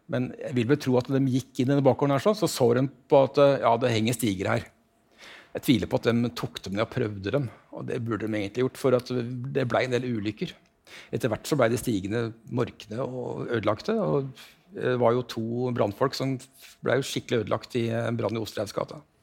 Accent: Oslo, Norway; Men uansett, jeg er fra Oslo Øst, så veldig dårlig kjent på Oslo Vest, rett og slett.

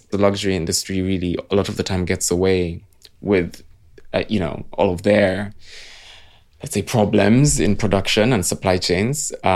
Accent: Uganda; Yeah, I grew up in Uganda

